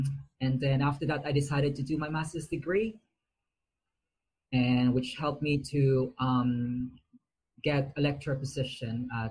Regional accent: Manila, Metro Manila, Philippines; Actually, I'm originally from the Philippines. As you could probably read from my Twitter bio, I grew up in a slum in Manila, which is the capital of the Philippines.

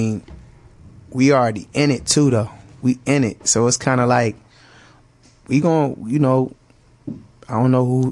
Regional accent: United States; but we do take for granted America and the privileges and things that are accessible to us as American citizens until you leave this country.

